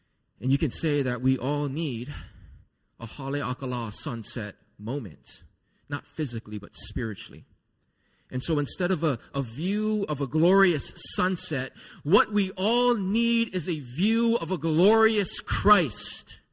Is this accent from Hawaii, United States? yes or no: yes; Hawaii, United States; even being born and raised in Hawaii, I've seen things in the islands that are just a level above what I typically have seen.